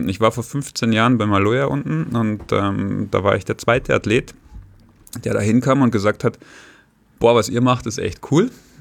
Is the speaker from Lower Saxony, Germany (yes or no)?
no; Holzkirchen, Bavaria, Germany; bin aufgewachsen in Oberbayern, in Holzkirchen. Und dann nach Irschenberg gezogen. Irschenberg ist ein wunderschönes kleines Dorf an der Autobahn